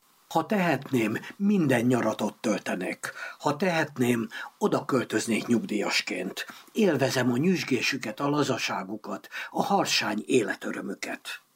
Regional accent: Hungary; szüleimben is felmerült az ország elhagyásának a gondolata. Végül Magyarországon maradtak, és én ott nőttem fel

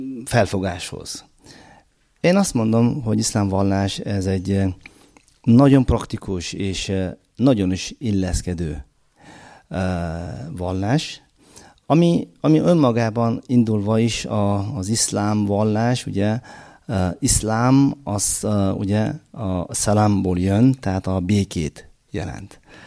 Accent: Uzbekistan; én Üzbegisztánból jöttem

